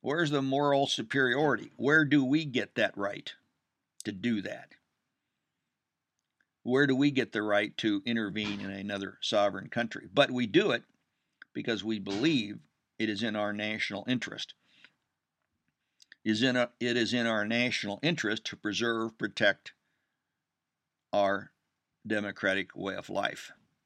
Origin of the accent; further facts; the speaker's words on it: Kansas, United States; I remember when I grew up, and I grew up in Wyandotte County, Kansas, and I first started to drive.